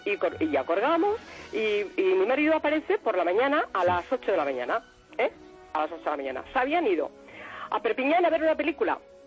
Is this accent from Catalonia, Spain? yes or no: yes; Badalona, Catalonia, Spain; Y yo soy de Badalona, vivía en Badalona.